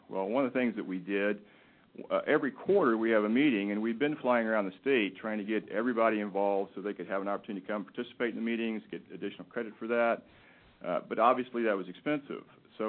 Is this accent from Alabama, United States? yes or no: no; Wasilla, Alaska, United States; I'm from Wasilla, Alaska.